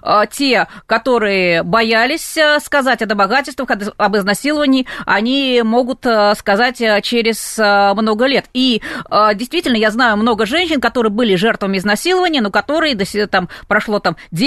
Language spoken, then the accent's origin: Russian; Tula, Tula Oblast, Russia; born there; now in Moscow, Russia; я родилась в Туле, и я уехала в Москву